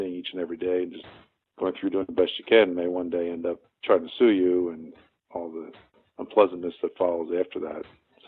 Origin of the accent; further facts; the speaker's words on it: Pennsylvania, United States; also born or lived in New Jersey; Well, I grew up in Pennsylvania and went to college at Bob Jones University and did my undergraduate work there, and then went back to Pennsylvania to go to medical school at Temple University in Philadelphia